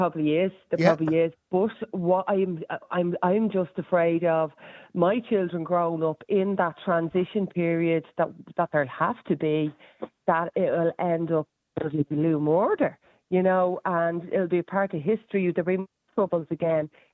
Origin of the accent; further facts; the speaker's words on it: Ireland; I'm only 40, and these would be people my age going, oh, what part of the UK are you from? And I'm like going, no, I'm actually from Ireland.